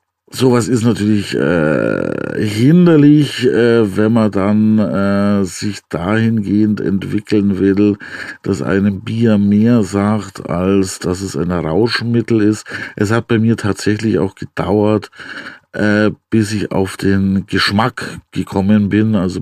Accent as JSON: {"language": "German", "region": "Bavaria", "country": "Germany", "tie": "born or raised there", "said": "Ich bin ja viel weiter im Süden aufgewachsen, in Bayerisch-Schwaben."}